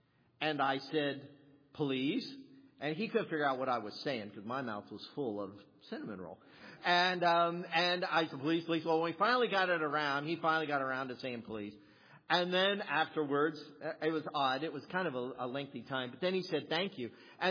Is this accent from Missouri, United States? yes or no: no; Ohio, United States; I will admit, I'm from Ohio, I'm a Yankee.